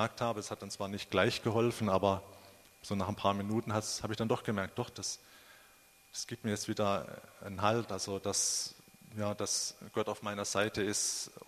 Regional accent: Frankenthal, Rhineland-Palatinate, Germany; also ich komme aus Frankenthal

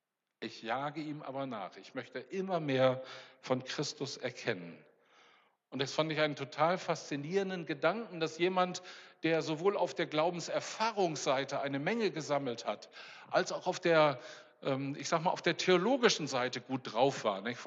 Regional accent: North Germany, Germany; ich komme aus dem Norden und ich bin in meinem Leben auch auf Helgoland gewesen. Also ich bin so kurz hinterm Nordseedeich geboren und aufgewachsen, also auf der Landseite wohlgemerkt.

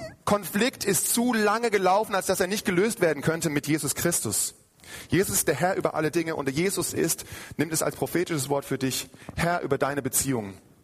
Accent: Mannheim, Baden-Württemberg, Germany; Ich komme zwar aus dem Süden Mannheims

